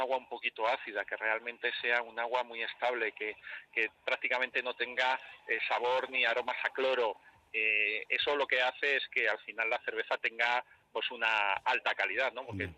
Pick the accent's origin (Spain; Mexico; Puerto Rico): Spain; Madrid, Community of Madrid; yo al final soy de Madrid, mis padres son de Madrid y al final me siento muy madrileño, ¿no?